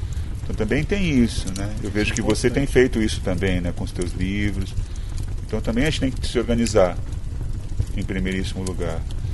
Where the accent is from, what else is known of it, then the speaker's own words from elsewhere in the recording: Paraná, Brazil; Olha só, eu sou Bicho do Paraná, eu venci, né? Eu estou aqui agora, mas eu sou lá do interior do Paraná.